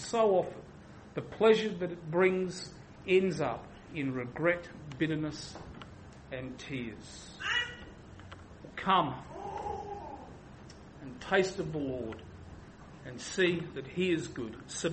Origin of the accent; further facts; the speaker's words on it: Adelaide, South Australia, Australia; because I'm from Adelaide, and this sort of stuff would often come up in the papers.